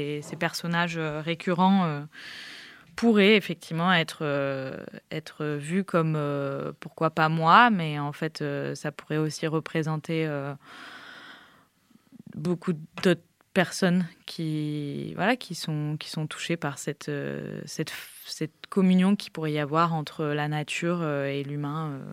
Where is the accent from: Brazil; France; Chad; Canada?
France; Réunion; moi j'ai été élevée à La Réunion, après je suis partie faire mes études, ensuite je suis revenue